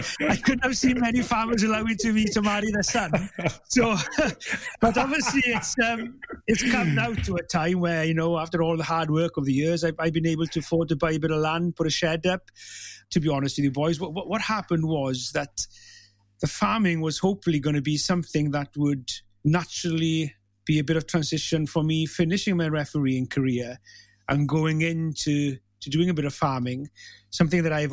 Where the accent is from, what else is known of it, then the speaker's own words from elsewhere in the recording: Wales, United Kingdom; now in Gwendraith Valley, United Kingdom; the village I was brought up in Manus Kelleg, which we should quite rightly say, that there's two in the valley, in the Gwendraith. I live in the Gwendraith Valley